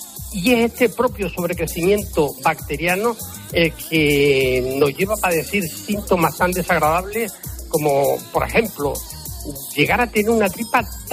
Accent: Las Palmas de Gran Canaria, Canary Islands, Spain; Yo me he escapado a mi tierra a pasar unos días a Las Palmas de Gran Canaria

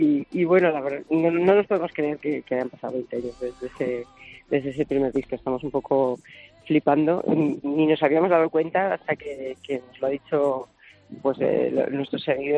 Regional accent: Aragon, Spain; Como somos como buenos maños, somos, como sabes, tozudos.

